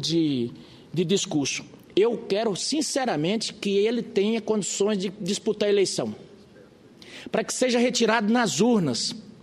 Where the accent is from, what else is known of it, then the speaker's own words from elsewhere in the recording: Rondonópolis, Mato Grosso, Brazil; os hospitais que estão lá em Mato Grosso, que estão lá na minha cidade, faltando tudo